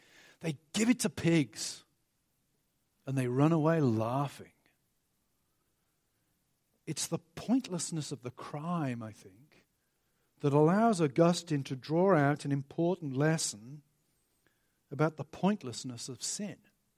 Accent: England, United Kingdom; Where I grew up in England

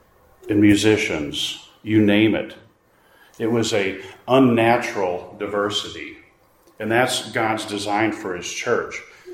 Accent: United States; Now, I am an American. I have paperwork, but I really don't care for chocolate chip cookies.

